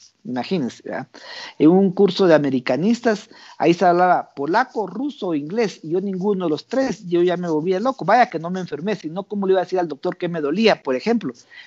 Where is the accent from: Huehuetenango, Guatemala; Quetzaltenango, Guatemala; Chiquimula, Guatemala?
Quetzaltenango, Guatemala; Quetzaltenango, de donde soy oriundo, ¿verdad? Yo digo, yo vivo en Quetzaltenango y trabajo en Guatemala, ¿verdad? No tiene que perder uno sus orígenes